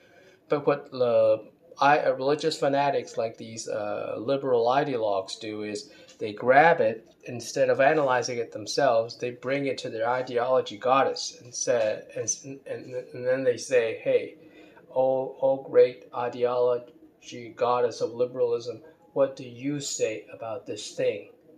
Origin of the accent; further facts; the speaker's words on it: Baltimore, Maryland, United States; I remember when I was a kid, I grew up in Baltimore, which is right near Washington, D.C., and everybody called them the Redskins.